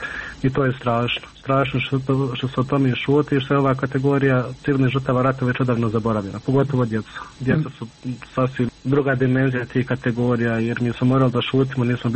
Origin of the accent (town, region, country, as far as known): Bosnia & Herzegovina